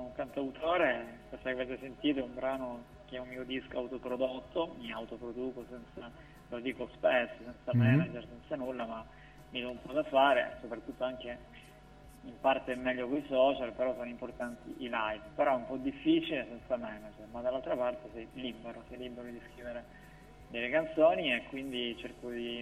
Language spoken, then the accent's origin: Italian; Calabria, Italy; Sono calabrese, quindi in Calabria un cantastore molto importante.